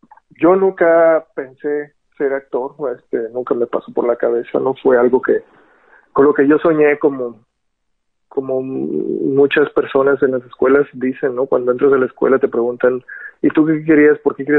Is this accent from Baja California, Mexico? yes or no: no; Hermosillo, Sonora, Mexico; nací acá en Hermosillo, Sonora, hace 38 años, y bueno, ya casi 39 años. Estudié aquí primaria, secundaria, preparatoria, universidad